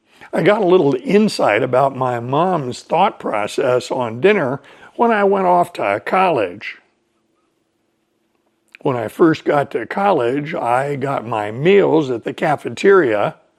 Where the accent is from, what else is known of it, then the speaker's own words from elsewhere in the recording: East Coast, United States; Let's go back to when I was a child growing up on the East Coast of the United States.